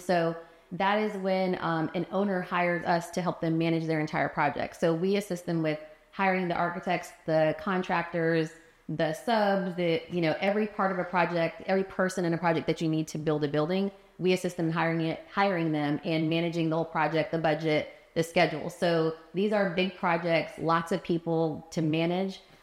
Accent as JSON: {"language": "English", "country": "Germany", "tie": "born or raised there", "said": "But growing up in Germany, I had an art teacher"}